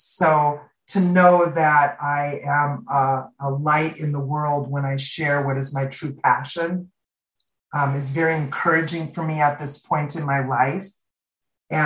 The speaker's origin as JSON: {"language": "English", "region": "Minnesota", "country": "United States", "also_born_or_lived": "Arizona", "moved": "yes", "lives_now": "Cottonwood, United States", "said": "I've spent most of my life in Arizona. I'm originally from Minnesota, but I really miss trees and water and that I relax more around trees and water."}